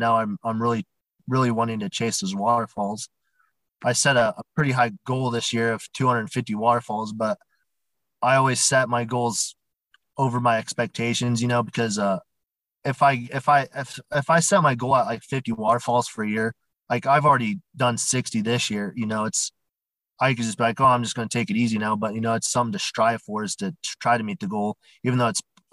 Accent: Bend, Oregon, United States; also born or lived in Kirkland; I grew up in Bend, Oregon. That's where I am in now. I was born up in Kirkland, but that was only for a few months. Then my parents forcibly moved me down here.

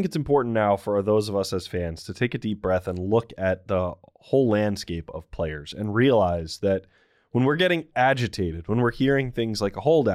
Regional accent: New York, United States; And I'm from the Northeast. I grew up in New York area. So I grew up with a radio station called The Fan.

